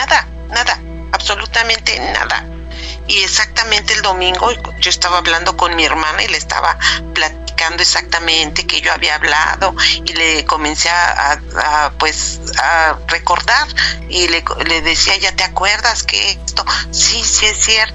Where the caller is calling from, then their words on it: Canada; de Canadá, de nuevo